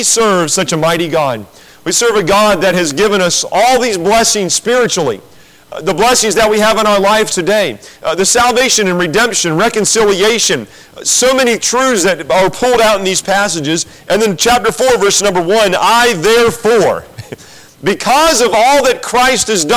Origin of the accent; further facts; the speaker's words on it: North Carolina, United States; I grew up in North Carolina, so I'm loyal to the Panthers, and I'm loyal to the Braves.